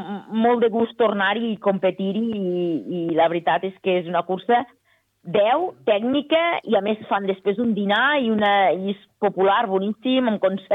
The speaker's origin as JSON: {"language": "Catalan", "town": "Lleida", "region": "Catalonia", "country": "Spain", "said": "com a bona lleidatana que sóc, perquè jo m'estimo molt les Terres de Lleida"}